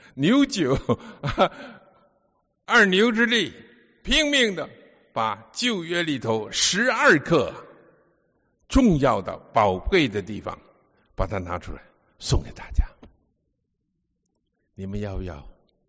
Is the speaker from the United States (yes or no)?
no; Beijing, China; 因为我的爸爸是广州人，我的妈妈也是广州人，但是我却出生在中国的北边。后来我在北京住了五年，从幼稚园看去，小学一年级、二年级、三年级、四年级，所以我现在会讲一点的北京话